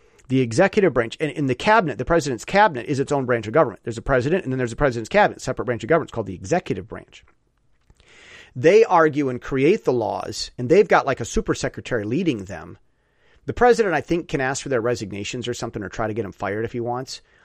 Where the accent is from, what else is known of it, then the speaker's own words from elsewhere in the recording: United States; now in Taiwan; And see, I'm an American, over in Taiwan, Chinese speaking country.